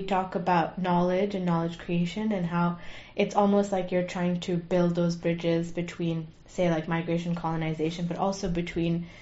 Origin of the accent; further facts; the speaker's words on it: India; Every time I tell someone I'm from India